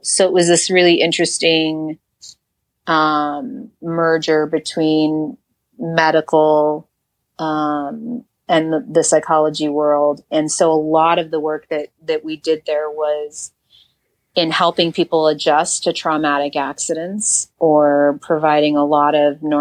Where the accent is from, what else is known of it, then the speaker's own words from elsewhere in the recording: Owen Sound, Ontario, Canada; born there; It's in Ontario, and it's small town. At the time, the way they would describe it to me is that it had a hospital and a hockey rink.